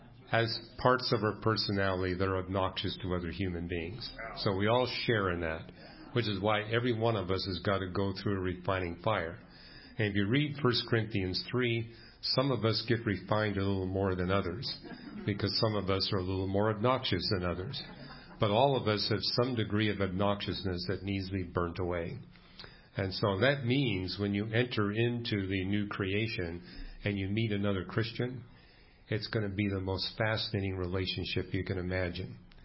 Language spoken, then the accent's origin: English; British Columbia, Canada; where I grew up in British Columbia, the Vancouver airport, there is no place on Sea Island that's more than 2 feet above sea level.